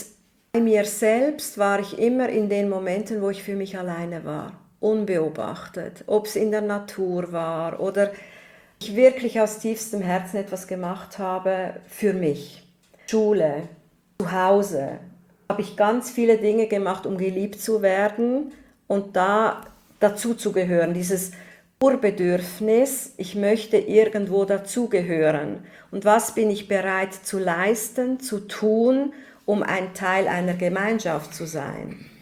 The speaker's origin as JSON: {"language": "German", "country": "Switzerland", "said": "Ich bin Schweizerin"}